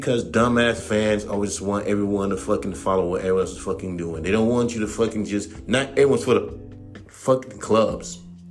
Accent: West Coast, United States; I could do that because I'm from the West Coast, and I hear that sound all the time.

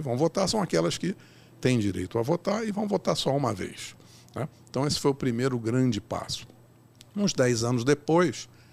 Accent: Rio de Janeiro, Brazil; Eu que sou carioca, inclusive, acompanhei, teve um problema no Rio de Janeiro

